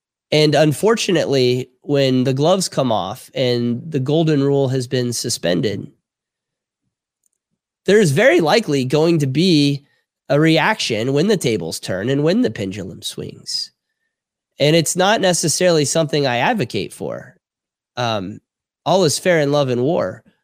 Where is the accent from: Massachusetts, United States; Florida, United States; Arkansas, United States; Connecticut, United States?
Florida, United States; I'm from Palm Beach County. I used to do real estate.